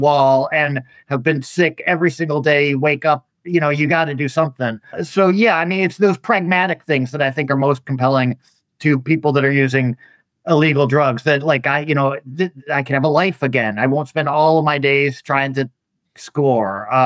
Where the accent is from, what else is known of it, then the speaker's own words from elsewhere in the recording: Florida, United States; I grew up in Florida, so I have a lot of friends calling me from Florida